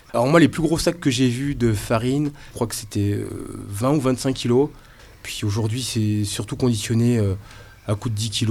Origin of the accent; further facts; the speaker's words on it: Nouvelle-Aquitaine, France; Je suis bien ici. Je suis natif de la Corrèze et j'ai pas envie d'aller voir ailleurs.